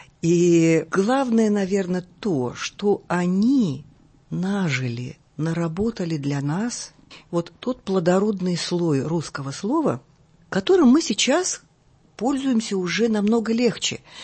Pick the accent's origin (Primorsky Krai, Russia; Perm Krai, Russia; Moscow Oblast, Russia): Perm Krai, Russia; Perm; born there; Я родилась в городе Перми. Ну, Пермь – это очень, мне кажется, такой известный индустриальный центр.